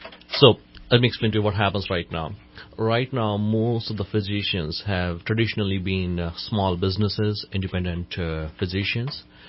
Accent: India; English is a second language; moved away as an adult; I came from India. In my medical school, every year, I'm not exaggerating it, we had at least one strike.

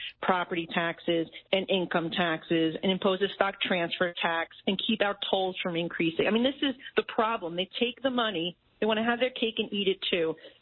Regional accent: New York, United States; As a New Yorker, I do want money coming to my state.

